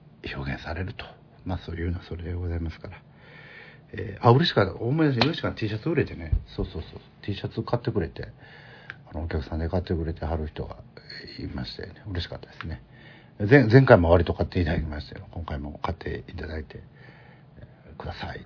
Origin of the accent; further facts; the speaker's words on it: Osaka, Japan; 私はその大阪府の土居中出身、南河内郡というところですからね、さっきも喋りましたみたいにイノシシが出るようなとこ住んでましたから